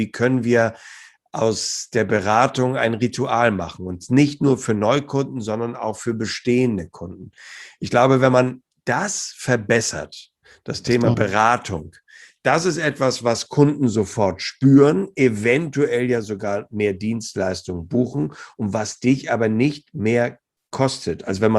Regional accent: Hamburg, Germany; Also ich kann jetzt nur als Hamburger sprechen.

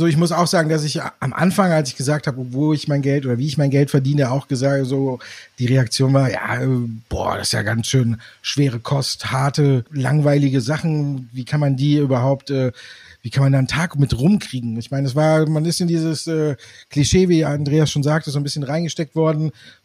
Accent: Düsseldorf, North Rhine-Westphalia, Germany; born there; also born or lived in Bavaria; bin wieder zurück in die Heimat. Als geborener Düsseldorfer war ich ja lange Zeit dann im Asylbereich quasi in Bayern unterwegs und dann bin ich wieder zurückgekommen

